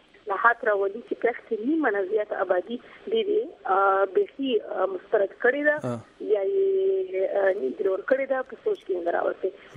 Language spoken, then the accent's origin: Pashto; Khyber Pakhtunkhwa, Pakistan; زه د وزیرستان یم